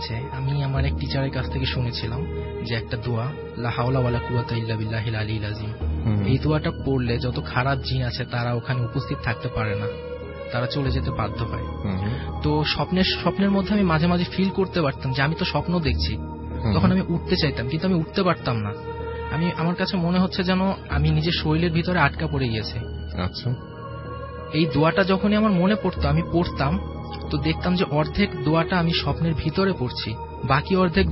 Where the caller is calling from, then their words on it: Dhaka, Dhaka Division, Bangladesh; IT medical college student, Uttara থেকে এসেছি।